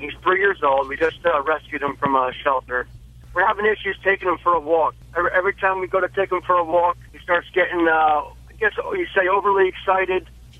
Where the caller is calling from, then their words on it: New Jersey, United States; Calling from Jersey.